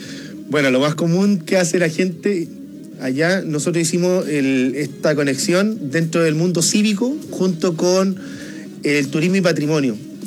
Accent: Curicó, Maule, Chile; allá en la zona del Maule, que somos nosotros de Curicó

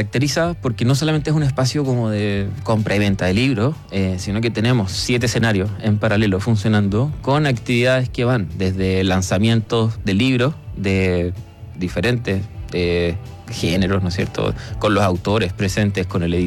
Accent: Santiago, Santiago Metropolitan Region, Chile; Soy nacido y criado en Santiago.

